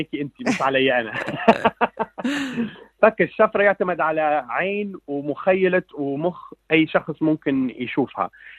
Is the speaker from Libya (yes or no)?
yes; Libya; أنا مصمم من ليبيا وعشت في ليبيا 20 عام، والروح فيها ليبي بطريقة كبيرة